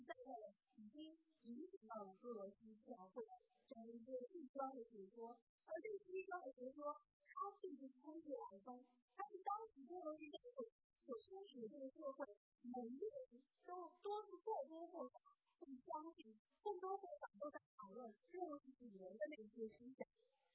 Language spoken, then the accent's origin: Chinese; China; 就是我们中国人的古籍，其实我们相信。中国传统的就是古人相信